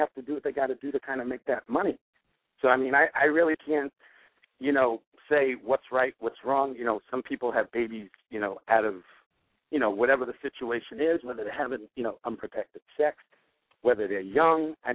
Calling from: Queens, New York, United States; I'm calling from Queens.

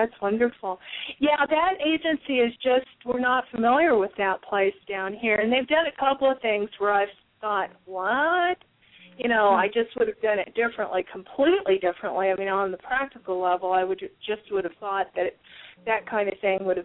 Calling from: Tucson, Arizona, United States; In Tucson.

